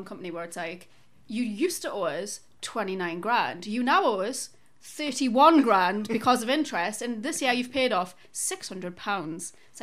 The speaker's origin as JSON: {"language": "English", "region": "England", "country": "United Kingdom", "said": "Excuse me, actually, I'm English."}